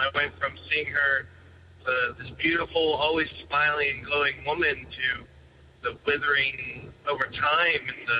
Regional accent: the South, United States; I was very sheltered growing up in the South.

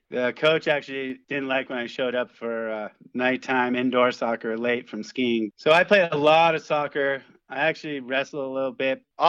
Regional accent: Bennington, Vermont, United States; Yeah, I grew up in Bennington, Vermont.

